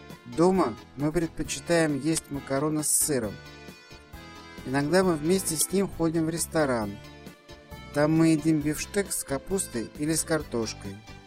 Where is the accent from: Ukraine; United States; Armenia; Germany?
United States; Russian is a second language; now in Russia; Я из Америки. Я преподаватель.